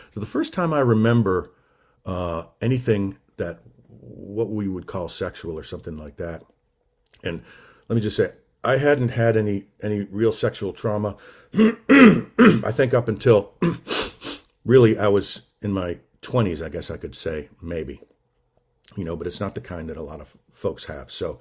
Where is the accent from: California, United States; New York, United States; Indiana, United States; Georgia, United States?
Georgia, United States; Atlanta; from Atlanta … from Atlanta, and I'm very pleased to be here.